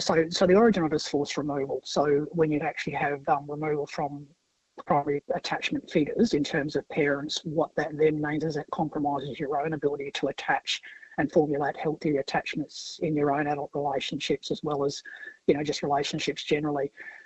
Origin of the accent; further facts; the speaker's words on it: Western Australia, Australia; I'm a woman from the Pilbara.